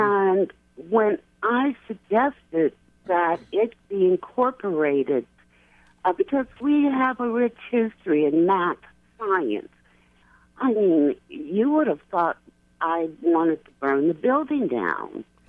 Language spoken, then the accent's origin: English; California, United States; I come from California, and I went to Cal State.